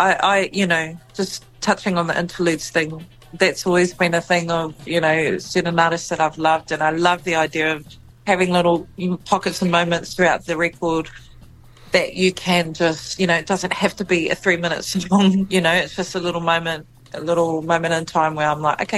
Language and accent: English; Porirua, Wellington, New Zealand; I grew up in Porirua, and we're definitely a community of Pali Māori